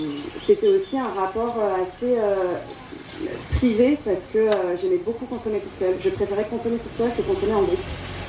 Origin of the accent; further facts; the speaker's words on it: Paris, Île-de-France, France; Moi je viens de Paris, j'ai grandi, j'avais mes deux parents